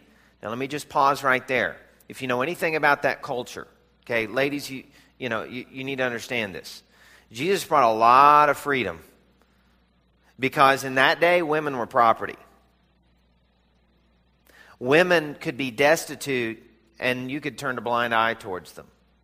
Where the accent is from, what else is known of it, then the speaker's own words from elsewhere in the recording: the South, United States; This is in the South when I was growing up in the South.